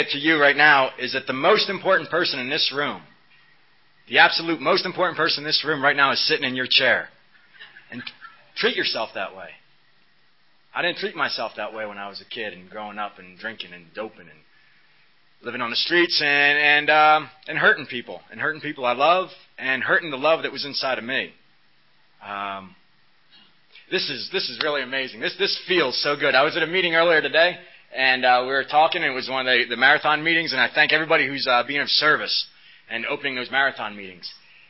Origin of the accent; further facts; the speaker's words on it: New Jersey, United States; I grew up in New Jersey. Anybody knows the exits there. It was off the 22 and meets the 78 coming in from Pennsylvania.